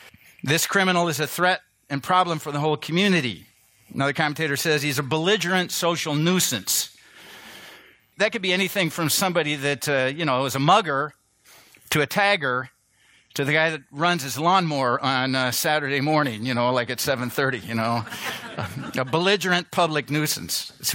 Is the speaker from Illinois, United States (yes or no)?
yes; Chicago, Illinois, United States